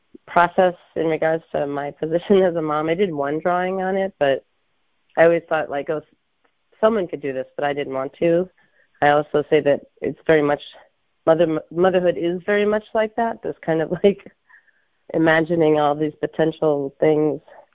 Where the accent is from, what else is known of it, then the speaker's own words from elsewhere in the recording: Midwest, United States; I'm from the Midwest.